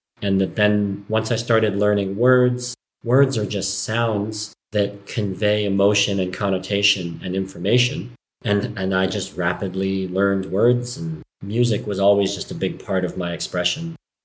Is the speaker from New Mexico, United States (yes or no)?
yes; Santa Fe, New Mexico, United States; because I grew up here in Santa Fe, and one of my big insecurities as a teenager that caused a lot of my anger was resentment around being adopted